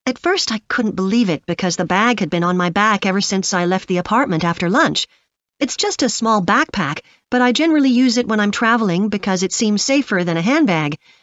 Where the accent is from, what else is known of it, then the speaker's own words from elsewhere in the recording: Canada; No, I'm actually Canadian, though my mother was British.